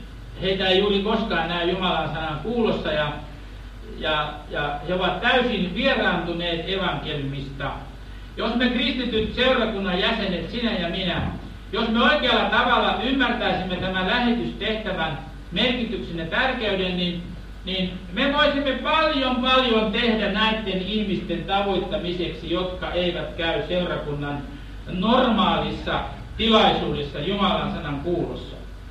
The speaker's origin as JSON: {"language": "Finnish", "region": "Western Finland", "country": "Finland", "said": "Meillä Länsi-Suomessa vanhat uskovaiset puhuvat sellaisista ihmisistä, jotka eivät ole kirkon kipeitä ja papin vaivaisia."}